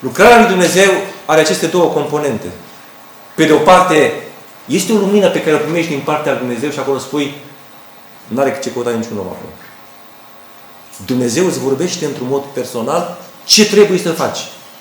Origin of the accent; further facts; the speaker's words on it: Romania; privind fie la această atât de delicată problemă și destul de străină pentru noi ca și români